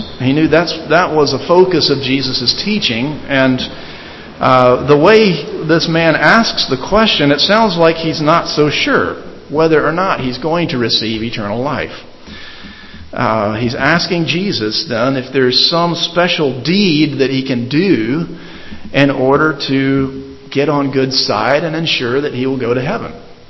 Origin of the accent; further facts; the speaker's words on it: Alabama, United States; As I was growing up in Alabama, I had a lot of friends that were Auburn University fans